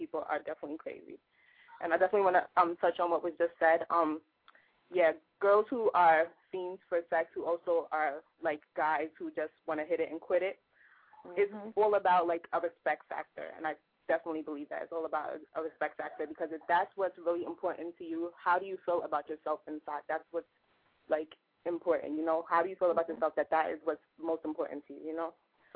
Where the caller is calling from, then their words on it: Staten Island, New York, United States; I'm calling from Staten Island, New York.